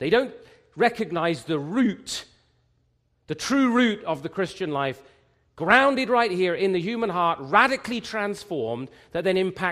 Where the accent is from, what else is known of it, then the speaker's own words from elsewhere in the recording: England, United Kingdom; now in Canada; when I was listening to this as an Englishman, it struck me, as a sort of English-Canadian now